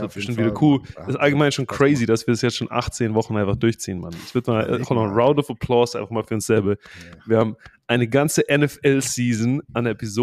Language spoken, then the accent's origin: German; Germany; accent: German; egal wie stark mein deutscher Akzent ist